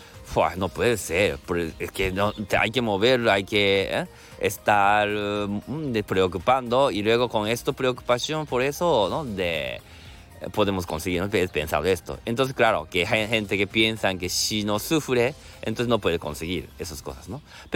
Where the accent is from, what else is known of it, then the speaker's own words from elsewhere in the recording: Japan; first language Japanese; Spanish is a second language; yo soy japonés y luego viene de Japón